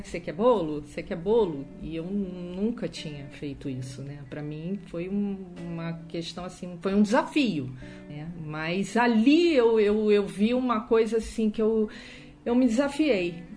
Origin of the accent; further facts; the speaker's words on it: Rio de Janeiro, Brazil; moved away as an adult; now in São Paulo, Brazil; Tenho 55 anos, sou carioca, morava no Rio de Janeiro e viemos para São Paulo tem 18 anos.